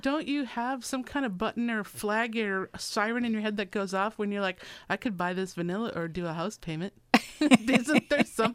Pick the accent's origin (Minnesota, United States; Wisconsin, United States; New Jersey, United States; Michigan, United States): Minnesota, United States; I'm from Minnesota, and we only have snowmen. That's what we have. That's all. It's so cold